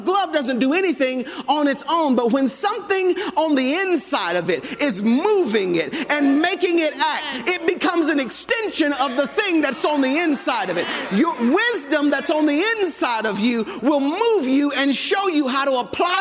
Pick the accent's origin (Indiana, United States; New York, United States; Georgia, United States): Georgia, United States; Atlanta; moved away; I'm from Atlanta, Georgia. But I don't reside in Atlanta, Georgia. Why? That'd be a long drive to work. Atlanta, Georgia shaped a lot of my nature.